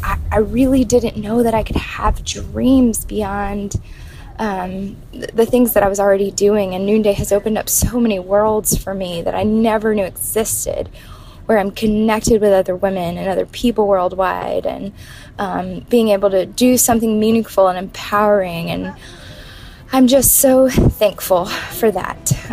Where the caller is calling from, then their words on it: Burke, Virginia, United States; I'm calling from Burke, Virginia